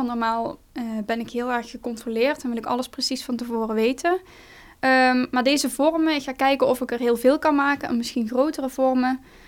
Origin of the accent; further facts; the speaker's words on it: Helmond, North Brabant, Netherlands; uit Helmond en ik mag deze week in het Opium Atelier werken.